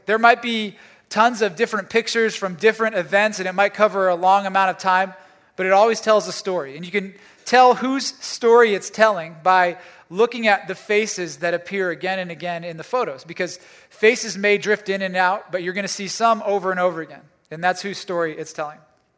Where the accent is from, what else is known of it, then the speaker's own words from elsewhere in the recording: Ohio, United States; I grew up in Northeast Ohio. I was born and raised here, and my parents still live around here.